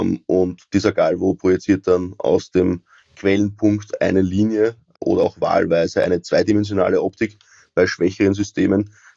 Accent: Austria; bei uns in Österreich

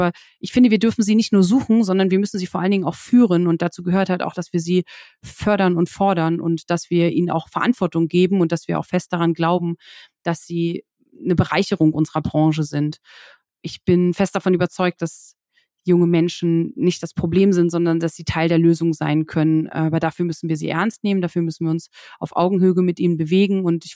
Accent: Lusatia, Germany; Ich habe schon am Anfang gesagt, ich komme aus der Lausitz und es ist immer so ein bisschen auch nach Hause kommen

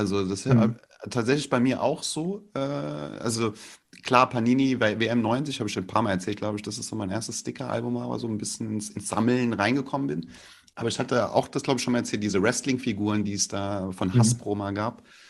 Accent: Flörsheim, Hesse, Germany; weil ich komme aus Flörsheim.

